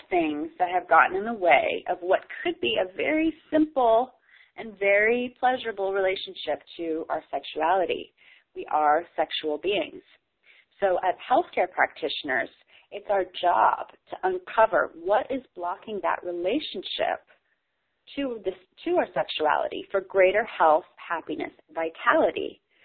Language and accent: English; United States; And I know, being an American, I sort of laugh at how often I even use the word.